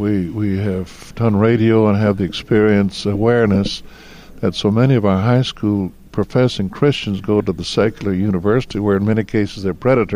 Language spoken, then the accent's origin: English; the South, United States; I don't want to say gone south because I'm from the South